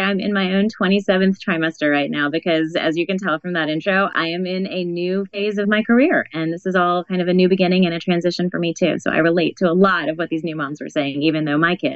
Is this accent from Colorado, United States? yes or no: no; Atlanta, Georgia, United States; also born or lived in Texas; Yeah, my cousins are all in Ohio. I grew up mostly in Atlanta and Texas.